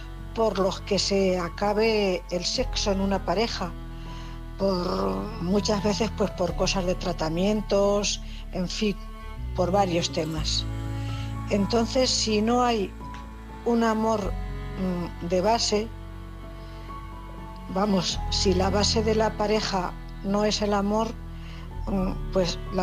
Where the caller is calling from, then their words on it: Cuenca, Castilla-La Mancha, Spain; corresponsal de Cuenca.